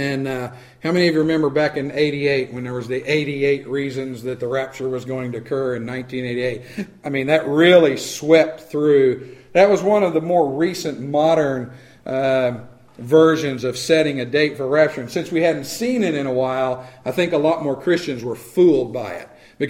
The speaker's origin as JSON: {"language": "English", "country": "United States", "said": "we somehow think we have this entitlement, this right, that because we're Americans, we have rights and we can't be treated badly."}